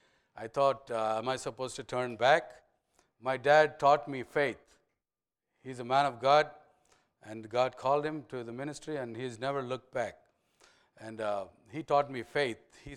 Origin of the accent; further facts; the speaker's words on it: Dallas, Texas, United States; So I grew up in Texas, so I know that language too.